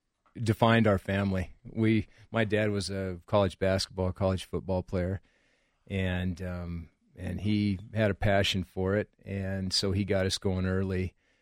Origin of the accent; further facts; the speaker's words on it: Albuquerque, New Mexico, United States; I grew up in Albuquerque, New Mexico.